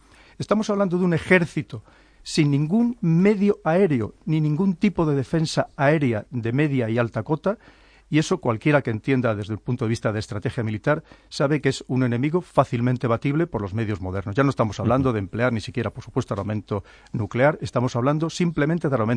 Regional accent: Spain; nosotros como españoles, como España, somos un país probablemente el más querido en general en todo el mundo

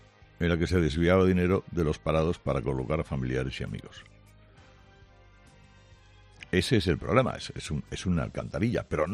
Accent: Spain; de quienes padecemos el sanchismo, que somos todos los españoles

